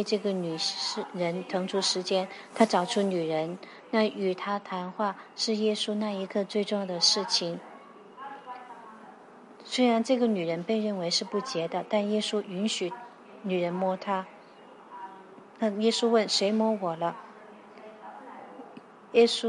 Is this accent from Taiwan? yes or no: no; Australia; 我们澳洲人觉得住帐篷很有趣